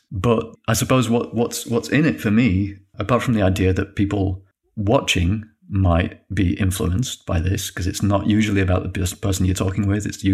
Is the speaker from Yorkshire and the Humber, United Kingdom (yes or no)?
yes; Yorkshire and the Humber, United Kingdom; mother's side is Polish, so I'm half Polish. I have a Polish name. I grew up in Yorkshire.